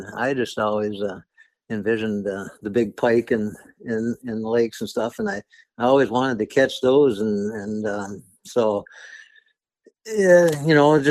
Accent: Rockford, North Dakota, United States; I grew up in North Dakota. I lived out in Rockford, North Dakota my whole life. Small town.

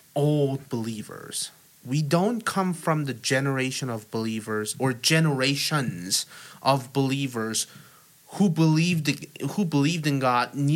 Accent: South Korea; I think at this point everyone knows that I'm from South Korea.

